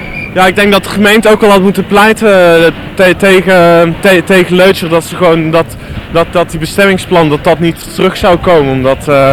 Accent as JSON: {"language": "Dutch", "town": "Eindhoven", "region": "North Brabant", "country": "Netherlands", "said": "Ik kom zelf uit Eindhoven en dat is ook best wel een dooie stad of zo."}